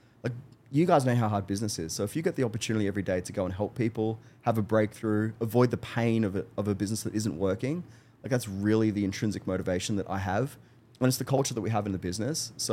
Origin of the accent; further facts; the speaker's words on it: Newcastle, New South Wales, Australia; Everyone comes to my hometown of Newcastle, which is kind of a small town